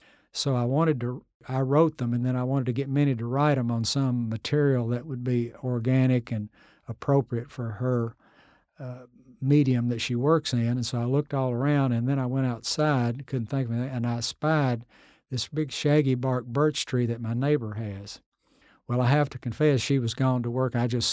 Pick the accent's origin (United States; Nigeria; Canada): United States; Kentucky; I grew up in Jackson County. And if you, Eastern Kentucky, I can tell sometimes people are from different counties.